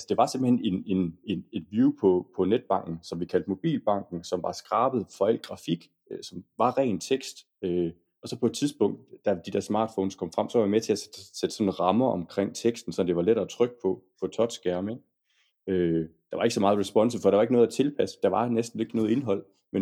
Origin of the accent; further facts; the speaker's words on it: North Denmark Region, Denmark; nu er jeg oprindelig nordjyde